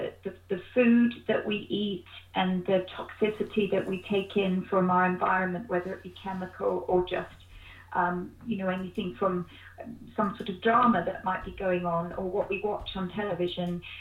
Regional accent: St Leonards, South East England, United Kingdom; So I'm British. I spent the first 12, 13 years of my life in Sussex, St. Leonard's

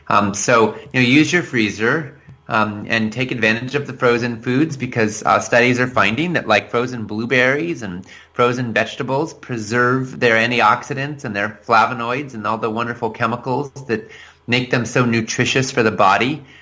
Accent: United States; And as one American here who is opposed to this madness

